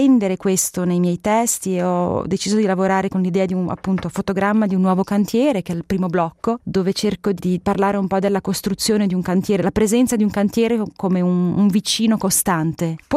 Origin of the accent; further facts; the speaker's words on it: Ticino, Switzerland; sono cresciuta in Ticino, in questa zona del Ticino che si allunga, che va dalla Lombardia verso le Alpi